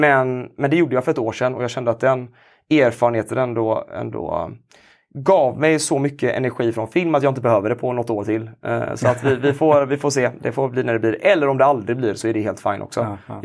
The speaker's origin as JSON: {"language": "Swedish", "town": "Gothenburg", "region": "Västra Götaland County", "country": "Sweden", "said": "Men min egen bakgrund är att jag är från Göteborg. Bott här sedan jag var 10 år gammal."}